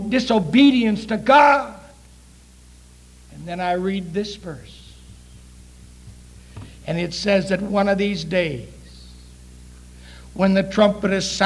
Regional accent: Ireland; I'm an Irishman.

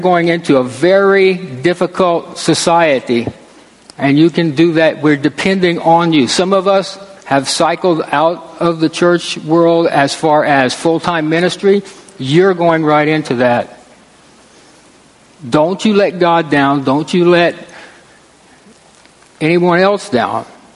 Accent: Louisiana, United States; Now, I'm from South Louisiana, and we know a little bit about floods.

